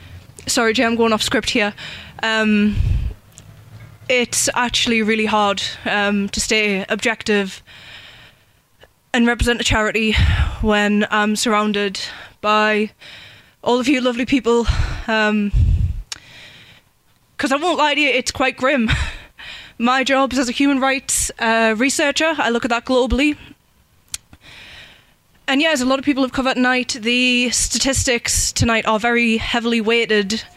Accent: North East England, United Kingdom; I don't know if you can tell, I'm from Northumberland, I'm from a pit town, so solidarity is like a thing.

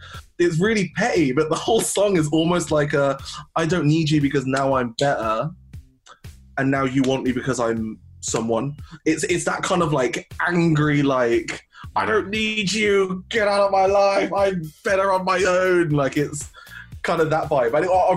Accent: Birmingham, West Midlands, United Kingdom; I come from the same background as you. I'm from Birmingham.

